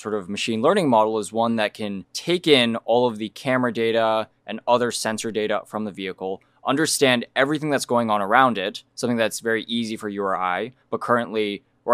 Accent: Los Alamos, New Mexico, United States; I grew up in Los Alamos, New Mexico.

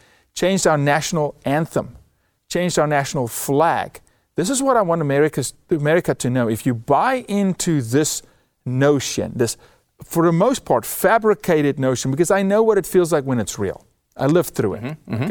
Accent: South Africa; moved away as an adult; I was born and raised in South Africa, first 27 years of my life, raised by a single mother, two siblings, I'm the oldest

